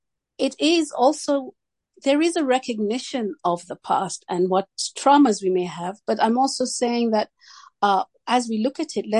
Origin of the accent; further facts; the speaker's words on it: Kenya; born there; I was born and in Kenya